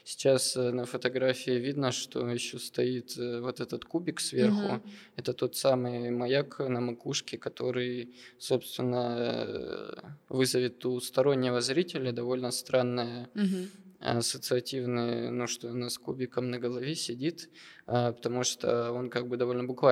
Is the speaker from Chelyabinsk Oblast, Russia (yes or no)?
yes; Chelyabinsk, Chelyabinsk Oblast, Russia; Я, кстати, сам из Челябинска, поэтому это добывается недалеко от места, где я родился.